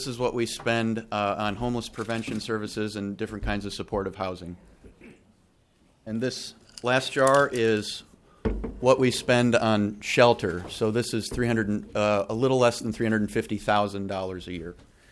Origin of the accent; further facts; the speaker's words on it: Minnesota, United States; but as a Minnesotan, I think we need to do better for folks who are at risk of losing their housing